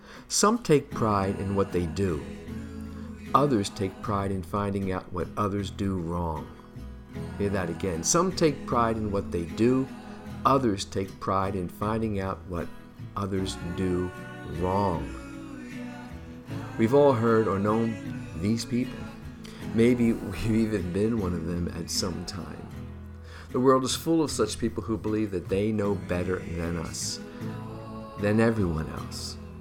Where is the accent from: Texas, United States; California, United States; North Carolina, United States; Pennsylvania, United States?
Pennsylvania, United States; Philadelphia; Well, in the interest of being honest, I was brought up in Philadelphia, PA